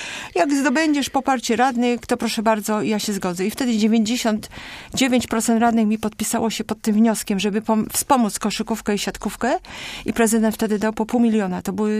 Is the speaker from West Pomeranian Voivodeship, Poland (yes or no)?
no; Poznań, Greater Poland Voivodeship, Poland; jestem poznańska pyra